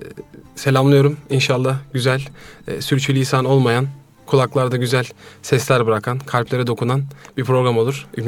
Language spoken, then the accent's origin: Turkish; Istanbul, Turkey; efendim, kıymetli Hasbihal programı dinleyicileri. 1992 İstanbul Sarıyer doğumluyum. Çocukluğumu İstanbul Maltepe'de geçirdim. Şimdi Ümraniye'de oturuyoruz.